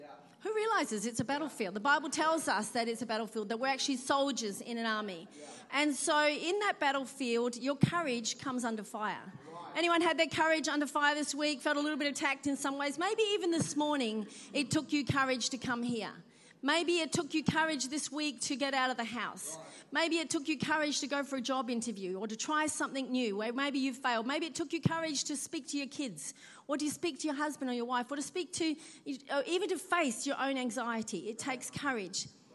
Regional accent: Perth, Western Australia, Australia; I come from Perth originally.

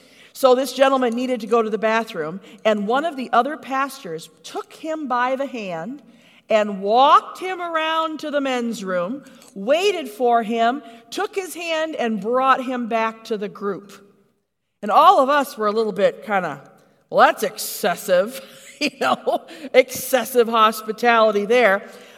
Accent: United States; wherever we went, we were welcomed in ways that I'm just not used to being an American.

